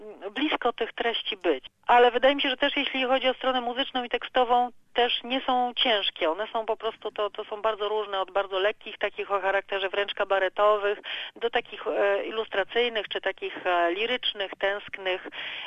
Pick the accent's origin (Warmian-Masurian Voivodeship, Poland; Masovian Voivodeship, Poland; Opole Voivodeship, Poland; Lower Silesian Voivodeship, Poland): Masovian Voivodeship, Poland; Warsaw; moved away as an adult; now in Melbourne, Australia; Jestem z Warszawy. Tak troszkę za mężem przyjechałam, który tutaj mieszkał wiele, wiele lat dłużej niż ja.